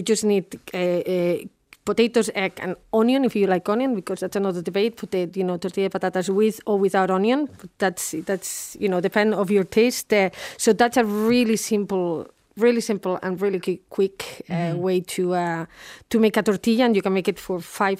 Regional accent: Barcelona, Catalonia, Spain; I mean, I'm from Barcelona, and my dad goes Sunday morning at 8 o'clock in the morning because it's the first one up. He goes to the churreria and he buys the churros, he brings them home

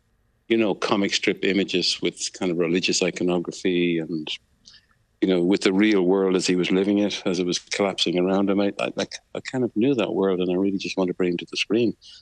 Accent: Clontarf, Leinster, Ireland; also born or lived in Sligo; I'd grown up in Clontarf. I was born in Sligo, actually

